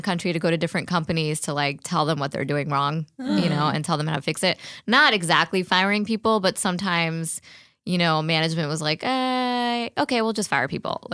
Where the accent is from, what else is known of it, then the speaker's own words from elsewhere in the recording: New Jersey, United States; also born or lived in Queens / New York; I was born in Queens, New York. And then before I started school, my parents moved out to the suburbs in Jersey. And I'm pretty much from there.